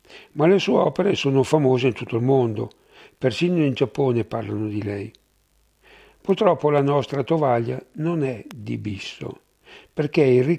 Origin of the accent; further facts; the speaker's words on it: Bogliasco, Liguria, Italy; sono di Bogliasco.